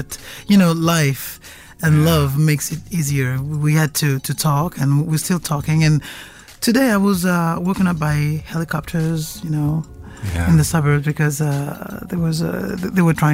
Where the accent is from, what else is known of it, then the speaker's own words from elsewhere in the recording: Cameroon; born there; I was born in Cameroon, and people are killed every day in Cameroon